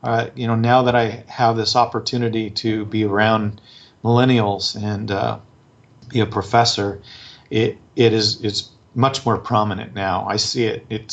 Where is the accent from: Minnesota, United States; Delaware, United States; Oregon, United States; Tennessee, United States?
Oregon, United States; I've always been an outdoors person, growing up in Oregon, hunting and fishing and backpacking, camping, etc.